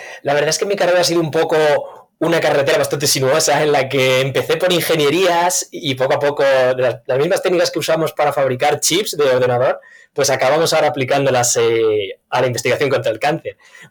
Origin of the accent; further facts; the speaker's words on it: Madrid, Community of Madrid, Spain; born there; Yo nací en Madrid